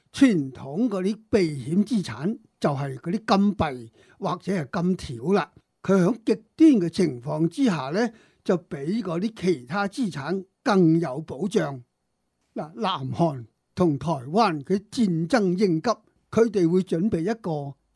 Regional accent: Hong Kong; 作为香港人，

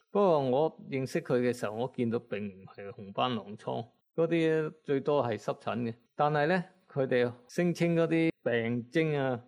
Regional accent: Guangdong, China; 咁我哋广东人都好普遍知道呢啲就叫吸毒。

